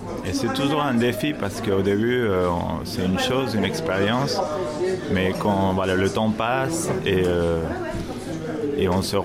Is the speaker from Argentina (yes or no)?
yes; Córdoba, Argentina; French is a second language; Je viens de Córdoba, Argentine. J'ai 36 ans.